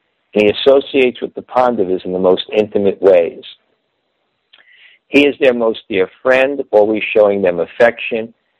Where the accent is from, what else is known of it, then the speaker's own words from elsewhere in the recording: Brooklyn, New York, United States; I grew up in Brooklyn. There were 12 or 14 houses on either side of the street.